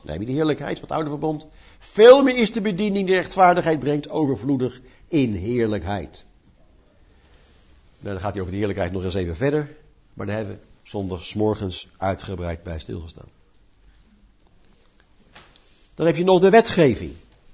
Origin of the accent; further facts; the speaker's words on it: Netherlands; Kunnen toch als Nederlanders niet zeggen, dat uit ons de Christus geboren is